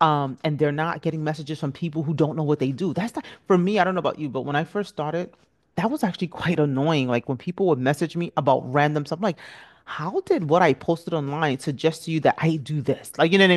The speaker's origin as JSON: {"language": "English", "country": "Nigeria", "said": "I'm Nigerian, so sometimes we use the word train"}